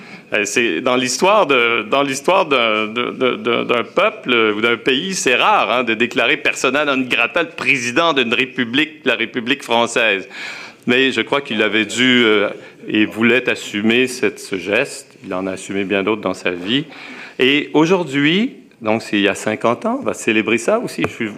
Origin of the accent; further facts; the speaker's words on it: Quebec, Canada; nous ne sommes pas les Français du Québec. Nous sommes des Québécois et des Québécoises de toutes origines